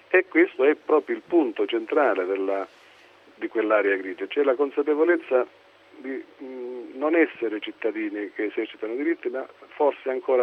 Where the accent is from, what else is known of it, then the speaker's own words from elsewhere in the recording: Calabria, Italy; È un'area che abbiamo sentito sulla pelle da calabrese, vorrei dire